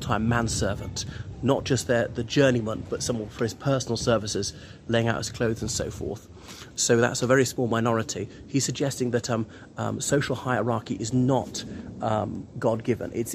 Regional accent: Ireland; from Ireland, so welcome to my channel once again.

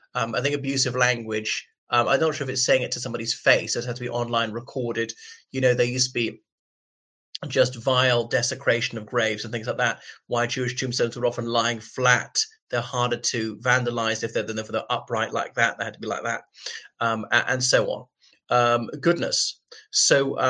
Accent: Ireland; from Ireland.

